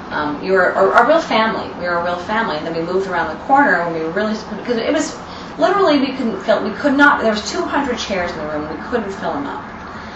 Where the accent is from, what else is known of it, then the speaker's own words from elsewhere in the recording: Downey, Utah, United States; now in New York, United States; No, I grew up in Downey, Utah. I went to the University of Utah.